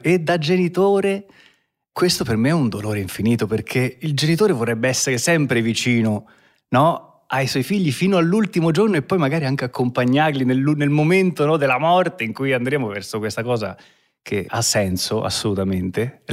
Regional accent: Scandicci, Tuscany, Italy; also born or lived in Florence; Allora, io sono nato in Toscana, a Firenze, negli anni 70, nel 74, un anno meraviglioso

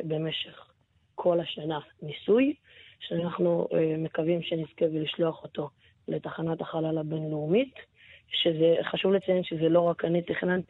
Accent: Kfar Saba, Central District, Israel; אני בן 14. כן. אני מכפר סבא, אני לומד בחטיבת רמון

